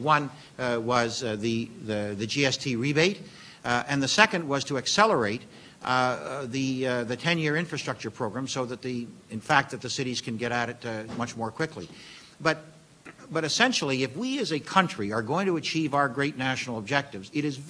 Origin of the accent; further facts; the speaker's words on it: Montreal, Quebec, Canada; First of all, I am from Montreal, and the mayors